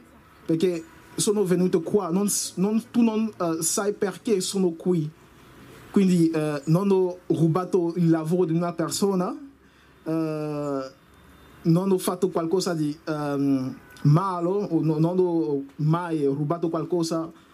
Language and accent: Italian; Côte d’Ivoire; Italian is a second language; moved away as an adult; now in Italy; vengo dalla Costa d'Avorio. Allora, prima di venire qua ho studiato il diritto per 4 anni, quindi mi sono trasferito qui per studiare il diritto internazionale della migrazione.